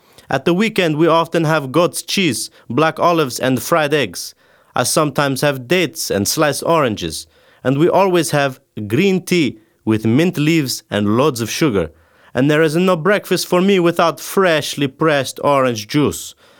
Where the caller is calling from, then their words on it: Casablanca, Casablanca-Settat, Morocco; Hello to all the listeners. I'm calling from Casablanca.